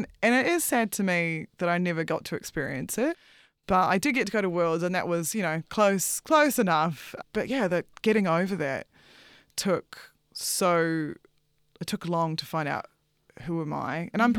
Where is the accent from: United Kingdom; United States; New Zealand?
New Zealand; Feilding, Manawatū-Whanganui; So I grew up in Fielding. It's a small, but not small for New Zealand, farming town.